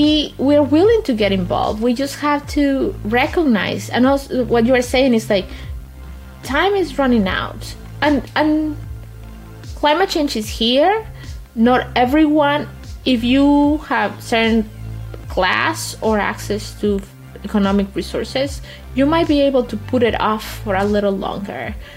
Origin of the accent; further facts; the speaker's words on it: Guatemala City, Guatemala Department, Guatemala; Or even though I grew up in Guatemala City, I was deeply connected to El Campo de Guatemala.